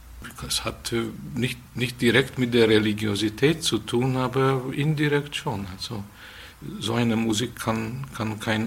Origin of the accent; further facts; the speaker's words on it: Budapest, Hungary; ich bin da in Budapest aufgewachsen und da war eine Kultur, da strömte von jedem Zimmer